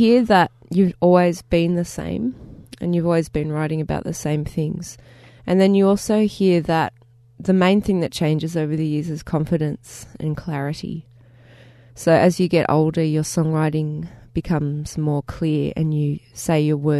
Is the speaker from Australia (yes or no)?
yes; Gosford, New South Wales, Australia; now in Melbourne, Australia; I grew up in Gosford, actually, so I'm used to being not in a city